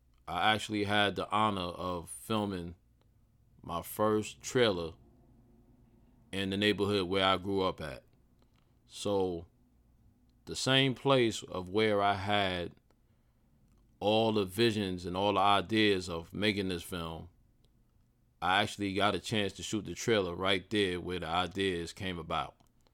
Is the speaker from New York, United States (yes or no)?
yes; New York City, New York, United States; I grew up in Southside, Jamaica, Queens. 40 Projects to be exact. Shout out to 40 Projects. 10930, we on the map.